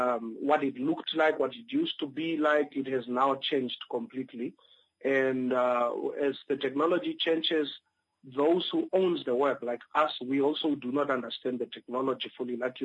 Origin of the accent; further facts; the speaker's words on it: Swakopmund, Erongo, Namibia; now in Windhoek, Namibia; When I came to Windhoek from the coast, I grew up in the coast. I'm a person from the Rongo region, born in a village, and then I schooled in Swakopmund at Vrede.